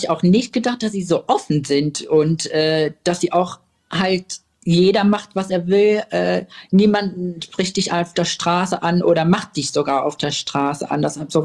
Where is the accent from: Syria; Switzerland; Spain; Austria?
Syria; now in Germany; wir sind aus Syrien, wir sind gerade angekommen und ich weiß nicht, was ich machen soll.